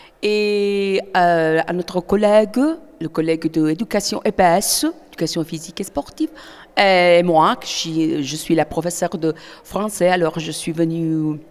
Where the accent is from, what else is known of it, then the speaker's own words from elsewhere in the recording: Basilicata, Italy; French is a second language; Et je viens d'Italie, je viens du sud de l'Italie, de la région de la Basilicate.